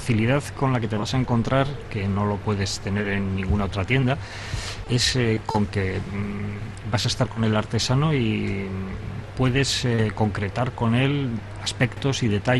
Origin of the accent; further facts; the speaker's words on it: San Sebastián, Basque Country, Spain; como yo soy de Donosti, yo la quiero azul